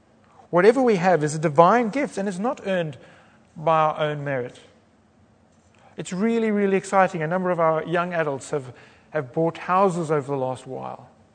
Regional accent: South Africa; I cheekily asked him about the shoe under the couch. I'm South African, I can do that.

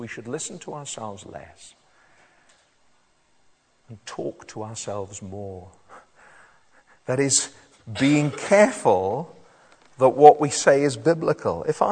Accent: South East England, United Kingdom; When I was a kid growing up in the New Forest, I have keen memories of being warned all the time to be careful of things that can cause fire.

